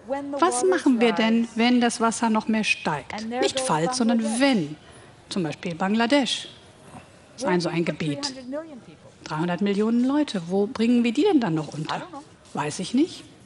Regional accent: United States; now in Europe; Ich mag mein Land natürlich. Ich bin ja Amerikanerin, das wird sich auch nicht ändern.

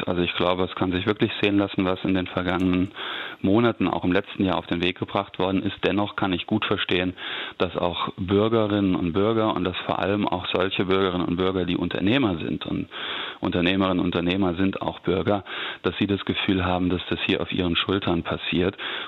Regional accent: Saarland, Germany; Ich komme aus dem Saarland, das ist ein solches Bundesland, das nicht im Osten der Republik liegt.

